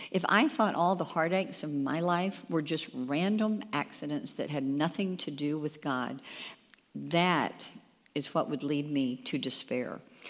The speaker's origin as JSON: {"language": "English", "region": "Texas", "country": "United States", "tie": "born or raised there", "said": "I had, growing up in Texas in a Baptist church, I remember we had a pastor, and he used to love to do this."}